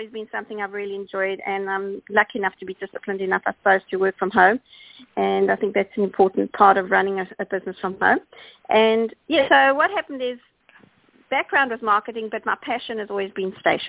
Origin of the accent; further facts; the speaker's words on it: South Africa; moved away as an adult; now in Australia; that's why the accent, of course, because I'm South African, and we've actually been living here for 16 years.